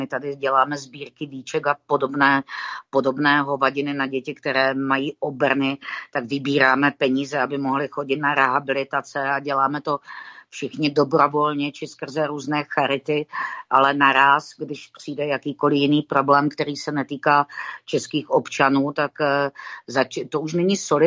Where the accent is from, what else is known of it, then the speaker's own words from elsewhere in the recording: Moravia, Czechia; ale zároveň jsem holka z Moravy a my se s tím moc nepářem